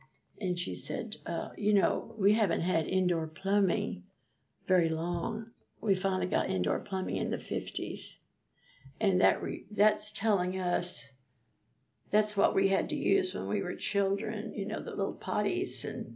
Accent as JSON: {"language": "English", "country": "United States", "lives_now": "United Kingdom", "said": "here I'm an American, and some Americans say, well, we don't have anything to do with that queen."}